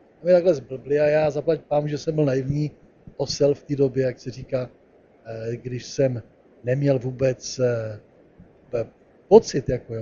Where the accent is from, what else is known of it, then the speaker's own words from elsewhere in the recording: Moravia, Czechia; now in Prague, Czechia; Já když jsem z Moravy přišel do Prahy